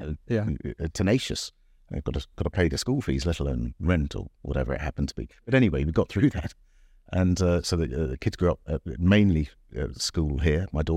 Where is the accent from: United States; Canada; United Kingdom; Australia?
United Kingdom; moved away as an adult; I've always had that great affinity and and pride of being a Brit abroad